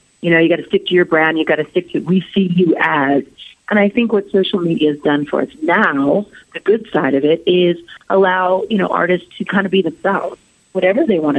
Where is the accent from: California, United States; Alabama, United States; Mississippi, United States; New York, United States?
California, United States; Anaheim; So, and Anaheim, my hometown.